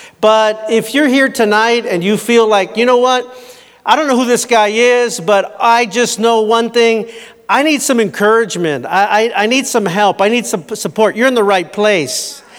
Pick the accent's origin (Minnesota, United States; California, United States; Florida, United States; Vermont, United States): California, United States; Paramount; I grew up in Paramount, and Paramount is a suburb of kind of L.A., about 15 minutes outside of L.A.